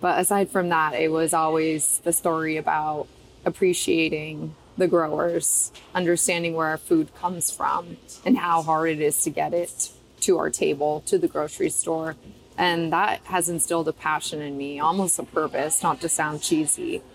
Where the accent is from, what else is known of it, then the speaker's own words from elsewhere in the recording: Oakland, California, United States; So I get the question all the time, where are you from? Oakland, California, as you know, a very urban city center, not much, you know, agriculture production happening there. But I grew up with the storytelling of agriculture. See, my parents came here from Romania.